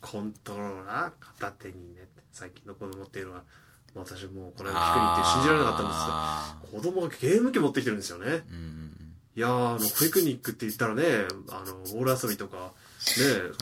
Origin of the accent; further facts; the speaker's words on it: Fukuoka, Japan; 私福岡出身なんですけど